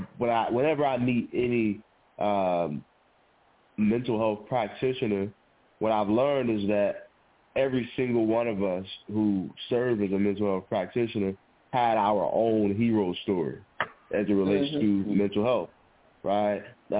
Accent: Little Rock, Arkansas, United States; I'm from Little Rock, Arkansas.

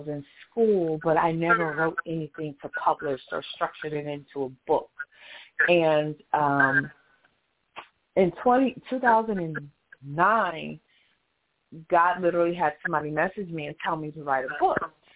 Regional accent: Midwest, United States; I came from the Midwest, and so we were always taught family community was really important.

